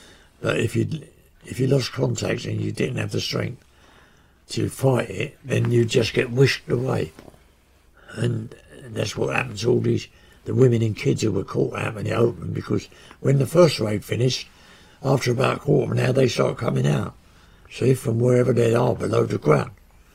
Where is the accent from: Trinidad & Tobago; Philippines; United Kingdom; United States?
United Kingdom; I just felt ashamed of being British.